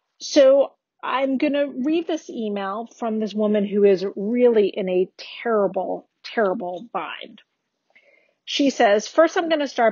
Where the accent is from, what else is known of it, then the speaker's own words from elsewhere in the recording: South Africa; moved away as an adult; I'm originally from South Africa.